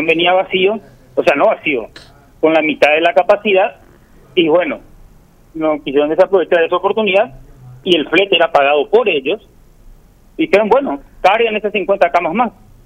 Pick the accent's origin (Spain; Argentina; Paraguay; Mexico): Paraguay; que les agradezco y les aplaudo como paraguayos